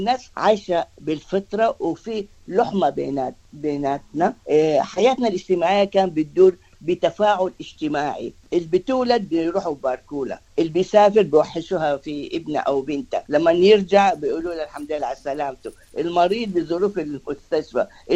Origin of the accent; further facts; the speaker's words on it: Wad Madani, Gezira, Sudan; ده الذاكرة من طفولتي في السودان.